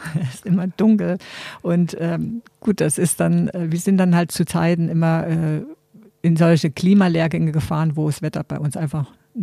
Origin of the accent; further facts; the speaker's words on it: East Germany, Germany; ich bin ja in der DDR groß geworden und meine Kindheit war immer draußen.